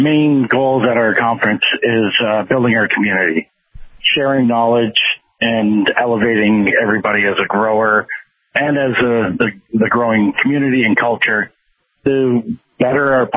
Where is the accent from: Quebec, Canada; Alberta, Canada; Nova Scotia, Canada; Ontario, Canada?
Ontario, Canada; I'm from the Niagara region, and I know in the Niagara region we've got a lot of growers